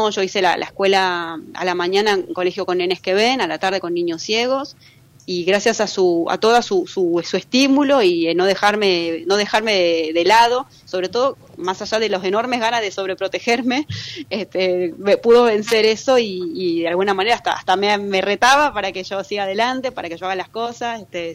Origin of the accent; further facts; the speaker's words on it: San Juan, Argentina; Yo soy de San Juan, nací en San Juan, en la provincia de San Juan.